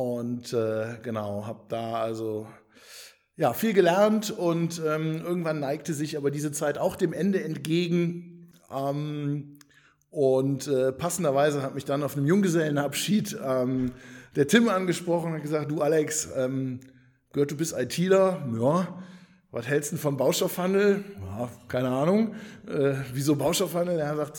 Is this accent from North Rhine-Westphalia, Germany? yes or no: yes; Eschweiler, North Rhine-Westphalia, Germany; Ich bin jetzt 35, bin 15 Kilometer östlich in Eschweiler aufgewachsen